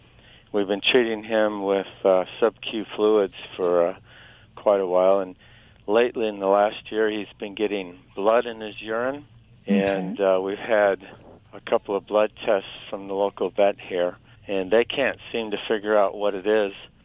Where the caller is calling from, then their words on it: Santa Barbara, California, United States; Santa Barbara, California.